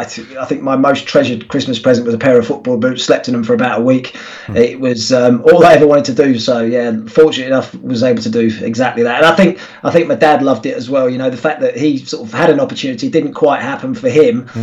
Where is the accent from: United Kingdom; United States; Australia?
United Kingdom; Bury, North West England; born there; I was born in Bury.